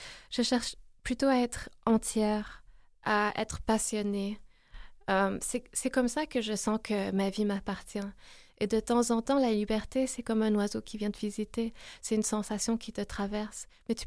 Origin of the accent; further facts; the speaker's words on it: Quebec, Canada; now in Paris, France; j'ai grandi au Québec, malgré que depuis 7 ans, je me suis installée en France, à Paris.